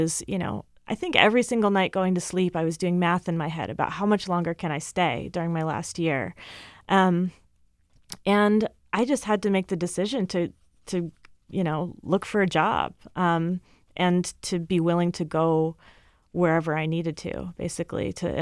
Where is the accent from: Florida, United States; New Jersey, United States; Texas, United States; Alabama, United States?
New Jersey, United States; moved away as an adult; now in Seattle, United States; I grew up in New Jersey, and so I came out here for graduate school in 2007